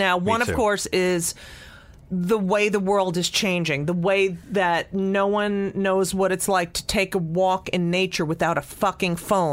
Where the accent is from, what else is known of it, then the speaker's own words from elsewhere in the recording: New Jersey, United States; I grew up in New Jersey in a suburb. My neighbors were Italian Catholic.